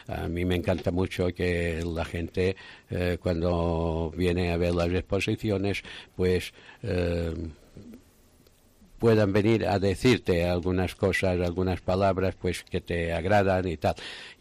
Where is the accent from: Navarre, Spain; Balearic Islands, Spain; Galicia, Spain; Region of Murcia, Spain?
Balearic Islands, Spain; Expongo algunas veces también en mi tierra, en Mallorca.